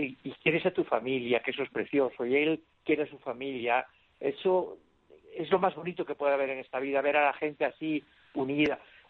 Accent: Santiago de Compostela, Galicia, Spain; now in Madrid, Spain; Soy de Santiago, pero llevo de Compostela, pero llevo aquí 50 años o 40.

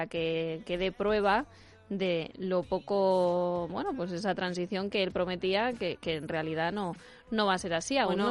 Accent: Castilla-La Mancha, Spain; en el sitio de donde yo soy originaria, en Castilla-La Mancha

